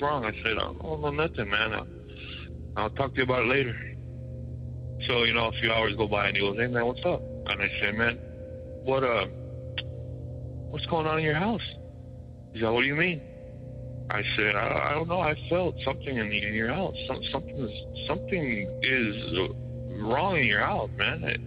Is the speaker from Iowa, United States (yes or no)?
no; California, United States; We are from California, me and my family.